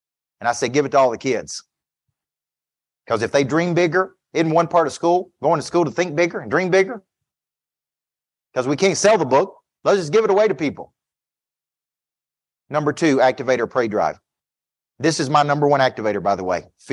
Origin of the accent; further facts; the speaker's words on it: Woodbury, Tennessee, United States; So we got a young man here from my hometown of Woodbury, Tennessee. I grew up in Woodbury, Tennessee.